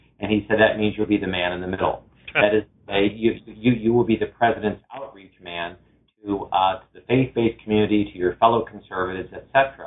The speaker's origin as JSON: {"language": "English", "town": "Fort Wayne", "region": "Indiana", "country": "United States", "tie": "born or raised there", "said": "I became a television producer at an NBC affiliate in my hometown of Fort Wayne, Indiana."}